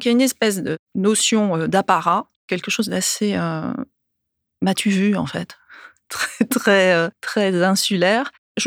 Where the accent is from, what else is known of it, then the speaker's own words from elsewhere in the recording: Corsica, France; moved away as an adult; now in Paris, France; J'ai quitté la Corse pour le continent après mon bac pour faire des études d'architecture à Paris, à l'école spéciale d'architecture Boulevard Raspail.